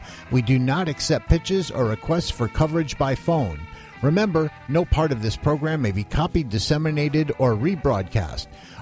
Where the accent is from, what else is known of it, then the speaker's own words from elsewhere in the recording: Waterbury, Connecticut, United States; and then my hometown Waterbury right in the middle, or just about in the middle at around 70.